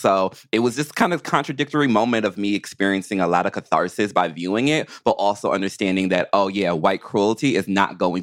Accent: United States; One part is I'm American.

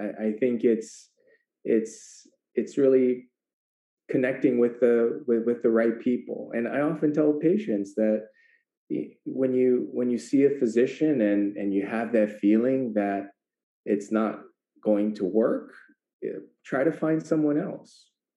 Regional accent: Hawaii, United States; So I think, yeah, I'm from Hawaii

